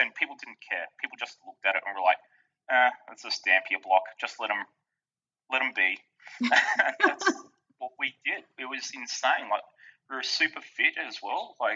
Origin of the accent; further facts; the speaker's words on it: Nowra, New South Wales, Australia; I'm like, no, you're from Billo. I'm from Nowra.